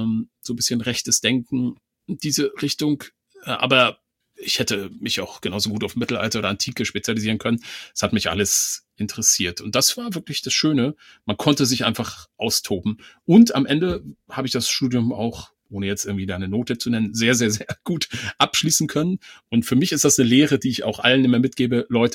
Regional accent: East Germany, Germany; ich komme aus dem Osten

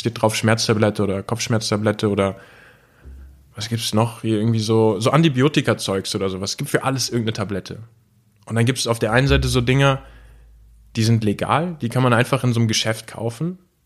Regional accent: Düsseldorf, North Rhine-Westphalia, Germany; bei uns im Schlosspark im Benrath, da wo ich aufgewachsen bin

